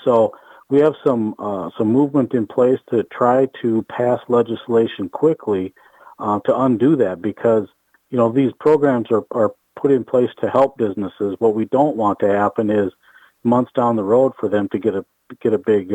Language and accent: English; South Dakota, United States; I grew up in South Dakota, and one thing that's common there that you don't see here is drive-through liquor stores.